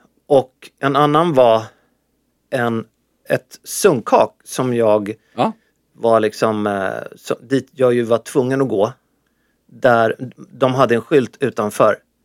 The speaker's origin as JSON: {"language": "Swedish", "country": "Sweden", "said": "Nej, jag är inte från Norge, men jag är från Sverige. Men jag förstår ganska bra norska."}